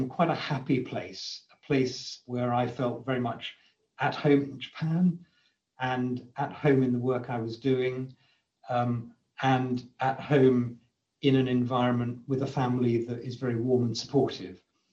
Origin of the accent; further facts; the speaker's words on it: England, United Kingdom; And again, as an English person, willow is associated with England a lot.